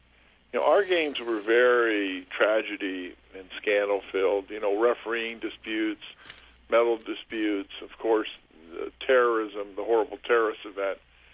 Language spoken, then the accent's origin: English; Mansfield, United States; I played for Buffalo, which was owned by a gentleman from my hometown of Mansfield